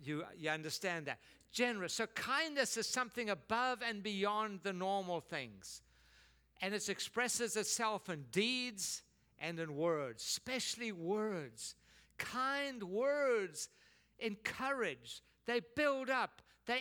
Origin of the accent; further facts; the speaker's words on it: South Africa; Now, I grew up in South Africa.